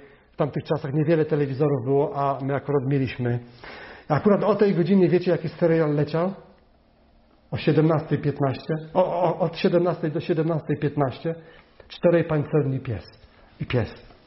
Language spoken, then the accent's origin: Polish; Kuyavian-Pomeranian Voivodeship, Poland; Urodziłem się w centralnej Polsce, w województwie kujawsko-pomorskim.